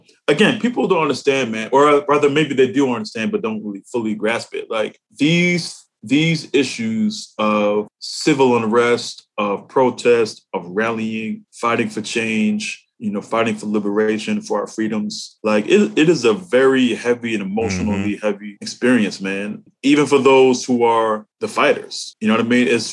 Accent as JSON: {"language": "English", "region": "New York", "country": "United States", "tie": "born or raised there", "said": "me being born and raised in New York, although I've been coming to Philadelphia since I was a kid, because I have family"}